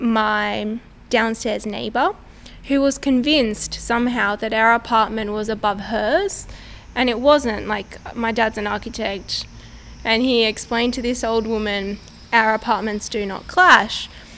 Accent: Buenos Aires, Argentina; I grew up in Buenos Aires, which is the capital city of Argentina, in a suburb called, which actually translates to Little Horse in English

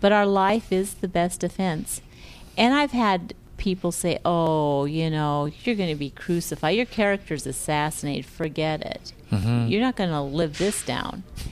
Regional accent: Pacific Northwest, United States; I come from the Pacific Northwest, and of course up the Columbia River are all these tugboats.

